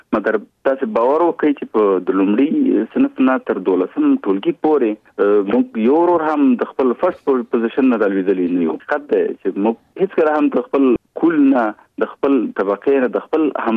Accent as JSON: {"language": "Pashto", "region": "Kunar", "country": "Afghanistan", "tie": "born or raised there", "moved": "yes", "lives_now": "Kabul, Afghanistan", "said": "زه د افغانستان د یوې غرنۍ سیمې چې کونړ ولایت نومېږي، زه د کونړ ولایت یم. په 1991 زیږدیز کال کې هلته زیږېدلی یم. ابتدایي اړومبني تعلیمات مې هلته په خپله سیمه کې کړي دي، وروسته بیا کابل ته راغلی یم،"}